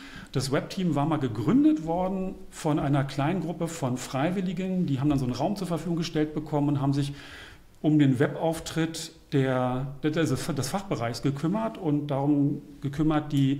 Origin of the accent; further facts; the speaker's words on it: Berlin, Germany; born there; ich bin geborener Berliner und ich habe hier an der Freien Universität Rechtswissenschaft studiert